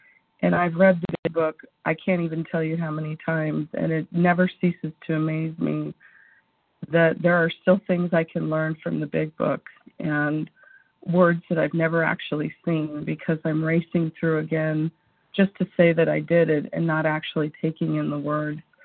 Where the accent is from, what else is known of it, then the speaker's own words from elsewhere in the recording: Washington, United States; Good morning. … from Washington.